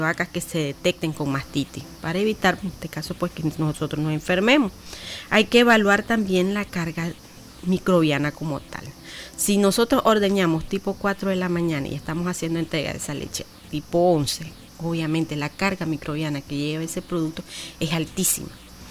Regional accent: Nicaragua; es algo que nosotros pues como nicaragüenses eventualmente pues olvidamos

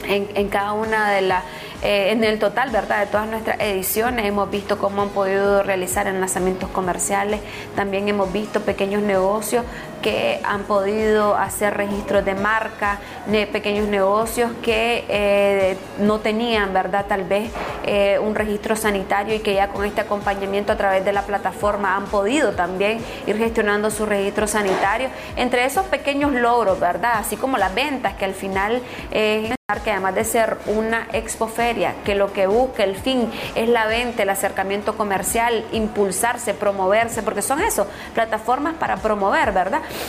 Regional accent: Nicaragua; nosotros como nicaragüenses

